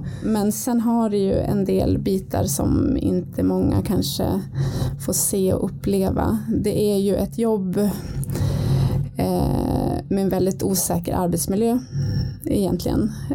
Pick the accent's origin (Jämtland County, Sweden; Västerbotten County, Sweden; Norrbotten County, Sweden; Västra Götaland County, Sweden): Jämtland County, Sweden; Östersund; moved away as an adult; also born or lived in Oslo / California; now in Stockholm, Sweden; jag har egentligen inte bott hemma i Östersund sen jag tog studenten. Vilket var när jag var 19